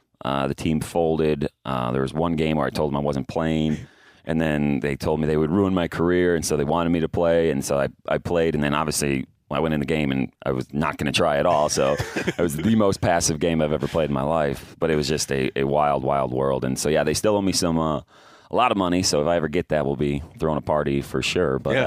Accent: Chicago, Illinois, United States; I'm from Chicago, so obviously I didn't fly home or didn't go home for the weekend.

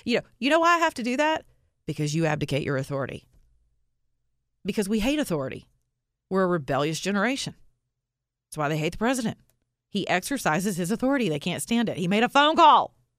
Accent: the South, United States; Well, I'm from the South.

